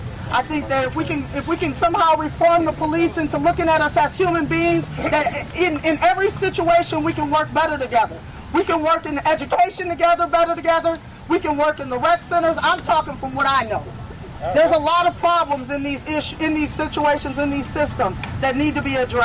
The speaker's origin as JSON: {"language": "English", "town": "St. Paul", "region": "Minnesota", "country": "United States", "tie": "born or raised there", "said": "being born and raised in St. Paul, the police here, we have a system called, in our community we call them the Jump Out Boys."}